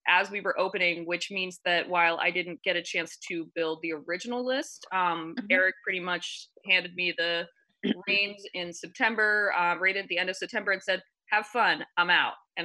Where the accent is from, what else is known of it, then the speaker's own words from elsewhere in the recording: Pittsburgh, Pennsylvania, United States; I'm originally from Pittsburgh.